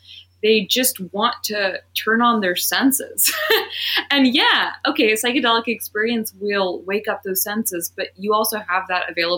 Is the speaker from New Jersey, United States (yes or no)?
no; New York, United States; I mean, I grew up in the Hudson Valley and I was always like down on the ground